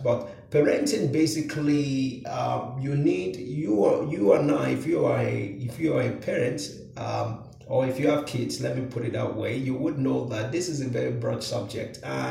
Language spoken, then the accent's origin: English; Nigeria; I'm from Nigeria, so in the northern part of Nigeria